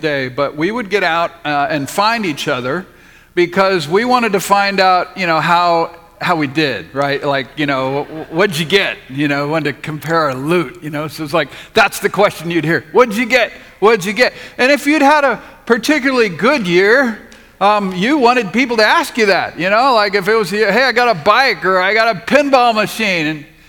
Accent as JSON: {"language": "English", "town": "Mission Viejo", "region": "California", "country": "United States", "tie": "born or raised there", "also_born_or_lived": "San Diego", "said": "I was born in San Diego and grew up in Southern California in Southern Orange County, little dot on the map that in 1969 most people had never heard of called Mission Viejo."}